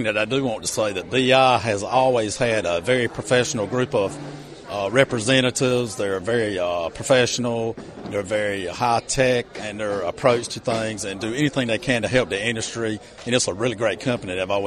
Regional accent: Clinton, North Carolina, United States; Well, I'm from Clinton, North Carolina, and I have a contract farm with Prestige Farms

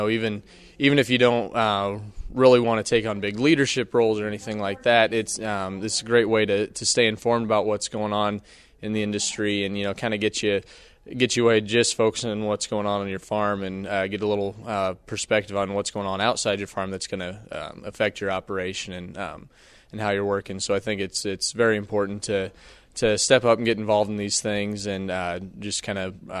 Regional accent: Nebraska, United States; I'm a farmer from South Central Nebraska.

